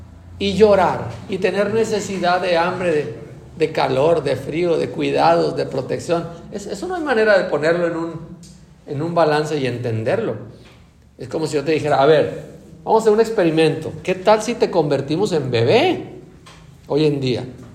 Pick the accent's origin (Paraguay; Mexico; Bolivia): Mexico; como los mexicanos nos cosemos aparte en el malinchismo